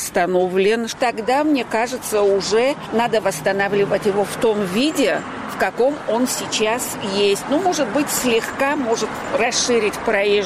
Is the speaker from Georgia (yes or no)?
yes; Tskhinvali, South Ossetia, Georgia; как коренная жительница Цхинвала, я бы хотела сохранить хоть какие-то уголки нашего города в первозданном состоянии